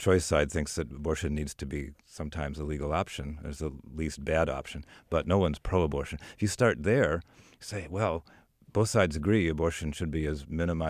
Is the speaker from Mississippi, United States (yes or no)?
no; Wisconsin, United States; also born or lived in North Carolina; I grew up in Wisconsin, but but I live in North Carolina for 20 years.